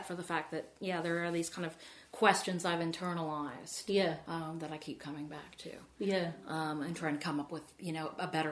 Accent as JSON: {"language": "English", "region": "Illinois", "country": "United States", "tie": "born or raised there", "said": "growing up in Illinois in the 70s and 80s, where I had no gay friends that I knew of."}